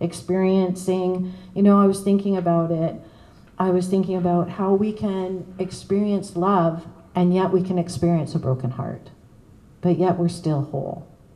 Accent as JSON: {"language": "English", "town": "White Rock", "region": "British Columbia", "country": "Canada", "said": "he overheard that I was from White Rock, and he was from White Rock, and so he bought me a shot"}